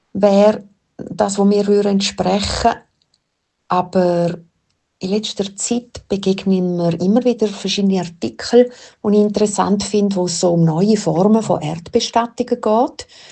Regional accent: Buchs, Switzerland; Die sind immer noch zu Buchs, in dem Haus daheim, wo ich aufgewachsen bin.

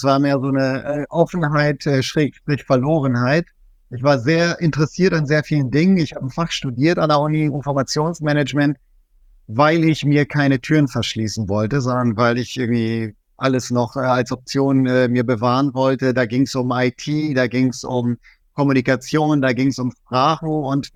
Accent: Germany; Ich bin als Migrant in Deutschland aufgewachsen, so zwischen den Welten, wie das viele Migranten erfahren.

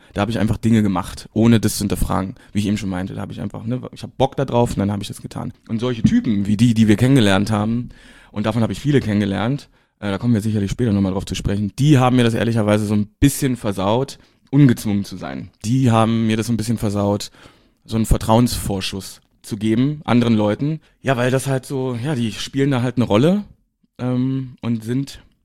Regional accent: East Germany, Germany; moved away as an adult; now in Berlin, Germany; ich komme ja aus dem Osten, da konnte ich mich aufgrund vieler Gegebenheiten nicht outen. Ich habe das also sehr spät gemacht, mit 21, genau zu dem Zeitpunkt, als ich auch nach Berlin gezogen bin

